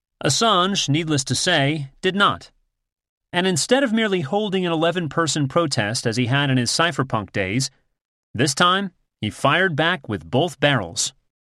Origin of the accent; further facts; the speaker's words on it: United States; And just in case you were wondering, I'm an American, born and raised, who's unhappy.